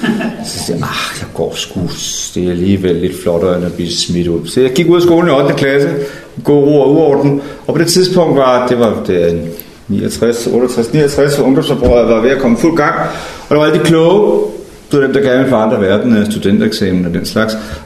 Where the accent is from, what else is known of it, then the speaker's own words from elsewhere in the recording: Frederikssund, Capital Region of Denmark, Denmark; now in Funen, Denmark; Oprindeligt så kommer jeg fra Sjælland, Frederikssund. Jeg bor på Fyn, men jeg kommer derovre fra